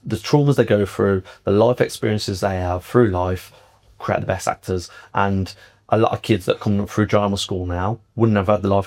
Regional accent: Birmingham, West Midlands, United Kingdom; Like, and I'm a boxer from Birmingham, and I've never been seen for any fight or boxing thing through that avenue.

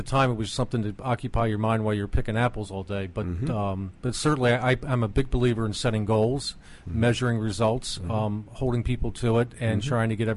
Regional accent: Baltimore, Maryland, United States; From Baltimore, Maryland.

